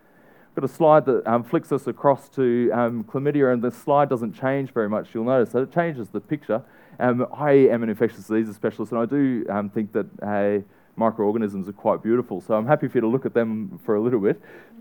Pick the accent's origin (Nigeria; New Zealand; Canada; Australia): Australia; in my home country of Australia, it's a really obvious part of what we need to do.